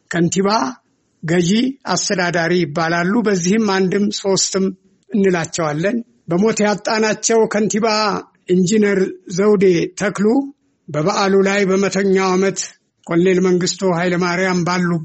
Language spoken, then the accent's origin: Amharic; Addis Ababa, Ethiopia; አዲስ አበባ ተወለድኩ፣ አደግኩ፣ ተማርኩ፣ ሰራሁ፣ አገኘሁ፣ አገባሁ፣ ልጆች አፈራሁ፣ ዳርኩ፣ አያት ሆንኩባት፣